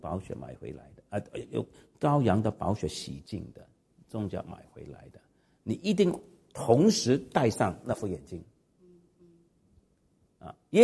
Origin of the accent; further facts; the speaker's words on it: Hong Kong; 比方说我最不喜欢广东人，我们香港人呢